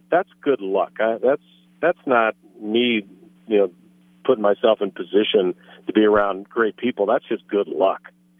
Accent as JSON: {"language": "English", "town": "Lincoln", "region": "Nebraska", "country": "United States", "tie": "born or raised there", "said": "For me, it was a little personal, Adam, because, you know, I grew up in Lincoln, and I just idolized the ball club growing up."}